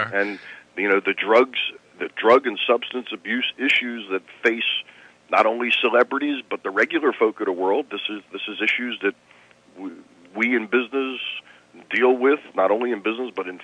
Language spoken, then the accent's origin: English; Philadelphia, Pennsylvania, United States; I'm 54 years old and born and raised in Philadelphia